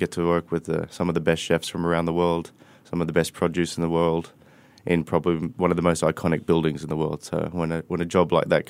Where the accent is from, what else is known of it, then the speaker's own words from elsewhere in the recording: Australia; I think that's kind of stems from, like you said, being Australian. I had to have beetroot on my menu somewhere.